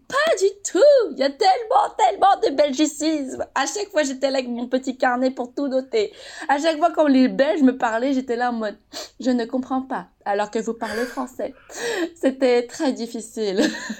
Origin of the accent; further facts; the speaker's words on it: France; c'est comme nous, chez nous en France, je trouve.